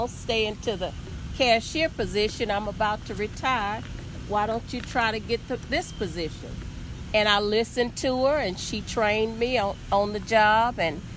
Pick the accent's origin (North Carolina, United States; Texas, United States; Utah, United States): Texas, United States; Huntsville; I'm originally from Huntsville, Texas, maybe 75 miles from Houston going north, I-45.